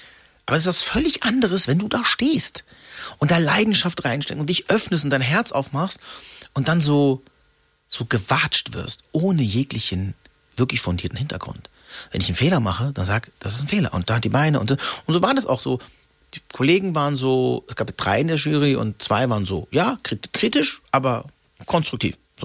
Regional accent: Freiburg, Baden-Württemberg, Germany; born there; durch das Ausländersein in Freiburg, wo ich geboren bin.

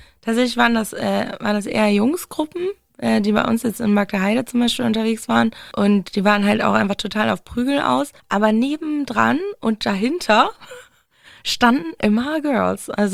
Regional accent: Ahrensburg, Schleswig-Holstein, Germany; Und es war so ein bisschen bei uns in Ahrensburg, wo ich halt aufgewachsen bin

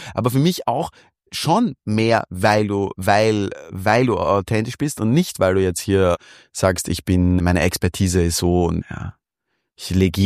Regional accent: Vienna, Austria; als Wiener

